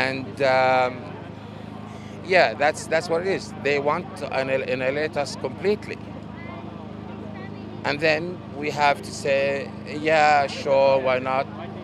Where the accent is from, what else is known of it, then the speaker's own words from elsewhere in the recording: Gaza Strip, Palestine; now in Australia; I'm from Gaza.